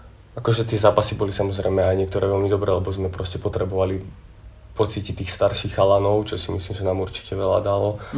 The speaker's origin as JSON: {"language": "Slovak", "town": "Rašov", "region": "Žilina Region", "country": "Slovakia", "said": "tým vlastne, že som bol z Rašova, tak som niekedy nastupoval na vlak, že 20:44 zo Žiliny"}